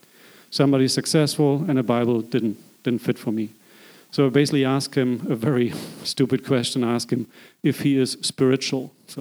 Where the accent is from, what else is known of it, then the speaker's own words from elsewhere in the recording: Germany; accent: German; English is a second language; So I'm from Germany. You'll be notice that by my accent. So my English is okay. So I was 20 years old.